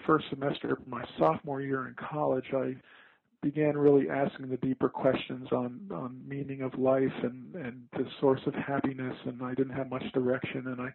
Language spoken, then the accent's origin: English; Long Island, New York, United States; We grew up in Long Island, New York